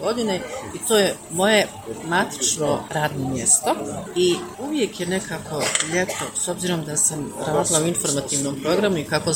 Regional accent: Sarajevo, Federation of Bosnia and Herzegovina, Bosnia & Herzegovina; rođena sam u Sarajevu, provela sam svo vrijeme rata u Sarajevu. I evo, dan danas živim u Sarajevu.

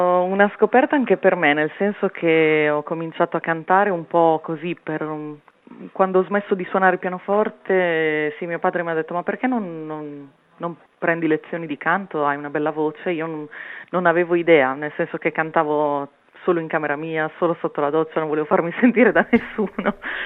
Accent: Emilia-Romagna, Italy; born there

